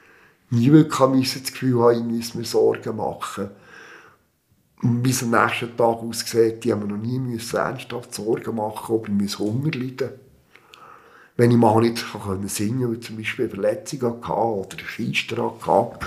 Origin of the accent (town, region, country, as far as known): Switzerland